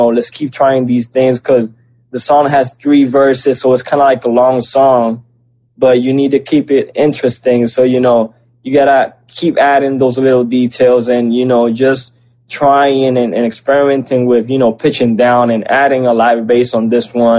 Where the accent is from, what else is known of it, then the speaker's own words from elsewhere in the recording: Puerto Rico; the dreams that you know we have growing up in Puerto Rico